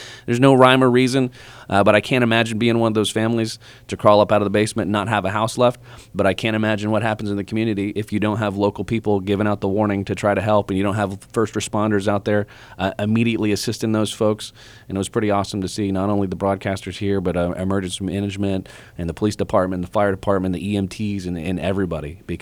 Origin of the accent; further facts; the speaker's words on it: Hutchinson, Kansas, United States; So I'm originally from the Hutchison area, and I remember the Heston tornado.